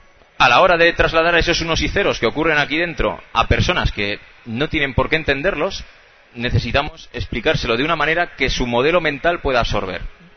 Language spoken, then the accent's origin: Spanish; Castilla-La Mancha, Spain; Mi pueblo es un pueblecillo muy pequeño de Guadalajara que no llega a 65 habitantes.